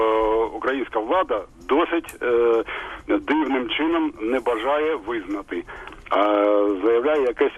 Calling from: Kharkiv, Kharkiv Oblast, Ukraine; я з Харкова.

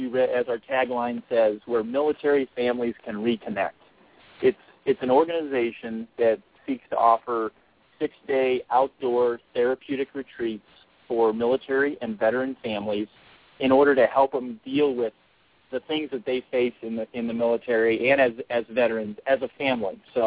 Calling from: Colorado Springs, Colorado, United States; So I'm calling you from Colorado Springs, Colorado, which Project Sanctuary is a Colorado-based organization, though we serve families nationwide.

